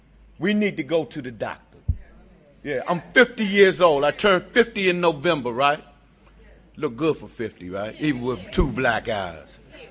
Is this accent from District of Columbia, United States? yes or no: yes; Washington, District of Columbia, United States; like I'm from D.C. too. I need to say that, right? I'm from Southeast D.C.